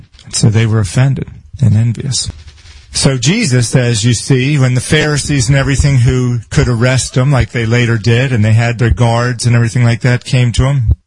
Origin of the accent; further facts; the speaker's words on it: Northfield, United States; when of course I'm better than these people because I come from Northfield?